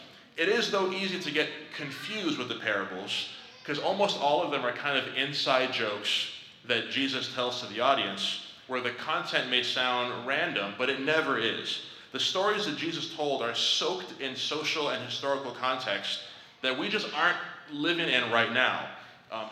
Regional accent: Nigeria; Growing up in Nigeria, there was always these like folk tales that the old people would tell us

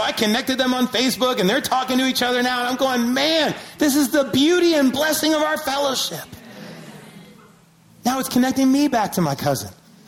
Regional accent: Syracuse, New York, United States; I'm from a lot of places, but one of the things I mentioned, I grew up in Syracuse, New York.

